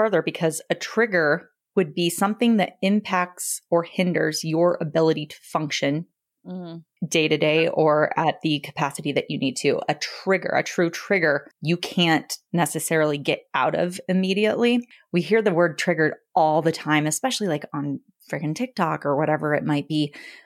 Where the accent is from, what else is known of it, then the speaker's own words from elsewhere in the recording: Illinois, United States; now in Colorado, United States; My whole family is from Illinois. I was born in Illinois, grew up on my grandparents' farm there. Like, we have been in Colorado since I was 2 and a half. But when I thought of home, it was Illinois.